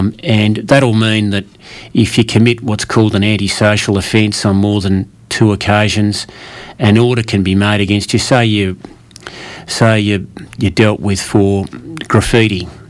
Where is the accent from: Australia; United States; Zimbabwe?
Australia; Melbourne, Victoria; I think I'm from Melbourne originally